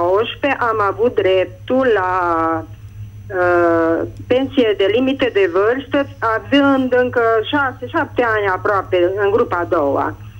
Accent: Zalău, Sălaj County, Romania; Sunt din Zalău.

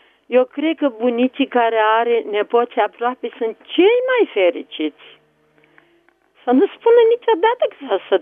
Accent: Bucharest, Romania; Eu sunt o bunică din București, dar nu am, n-am nepoți aici în România.

